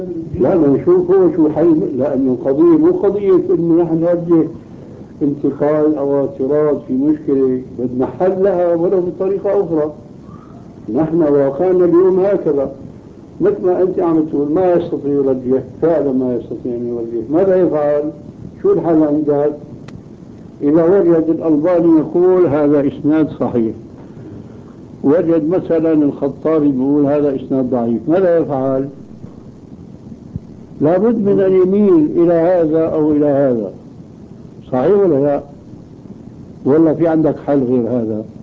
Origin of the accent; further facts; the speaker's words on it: Syria; ومثل ما قيل عنا في الشام كل ديك على مزبلته صياح